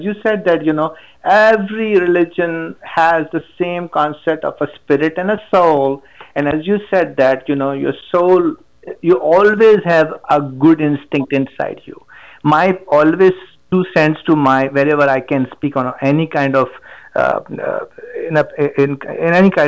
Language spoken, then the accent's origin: English; Pakistan; also born or lived in St Albans, England; I'm the most cosmopolitan person. I was born in England, St. Albans. And then, yeah, I was raised in Pakistan altogether.